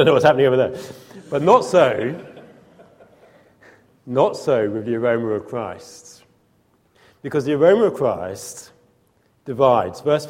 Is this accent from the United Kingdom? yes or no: yes; Norwich, East of England, United Kingdom; When I was growing up in Norwich, there used to be this chocolate factory in the middle of Norwich.